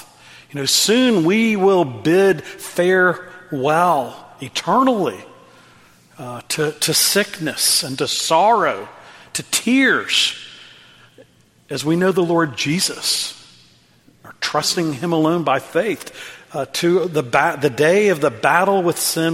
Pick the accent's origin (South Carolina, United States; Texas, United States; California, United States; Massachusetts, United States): Texas, United States; Dallas; In our home growing up in Dallas, Texas, was this beautiful Eastern redbud tree.